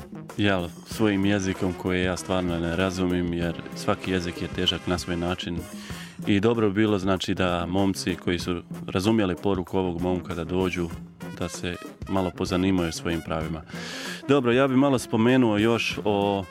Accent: Bosnia & Herzegovina; now in Ljubljana, Slovenia; ja sam Bosanac koji je došao u ovu zemlju da radi časno i pošteno, jel? I da živim ovdje i normalno.

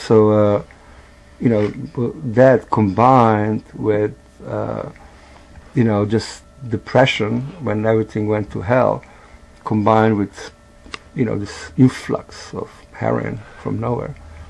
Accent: Koper, Slovenia; I'm from Koper, it's in Koperčan.

